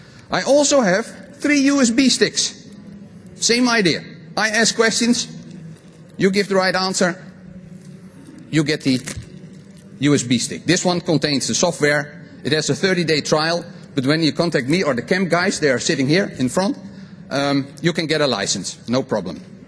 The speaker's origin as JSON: {"language": "English", "country": "Netherlands", "second_language": "English", "said": "I mean, I'm from Holland."}